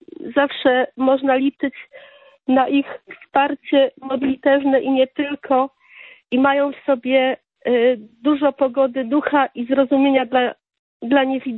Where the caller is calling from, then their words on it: Tarnów, Lesser Poland, Poland; telefonuję z Tarnowa.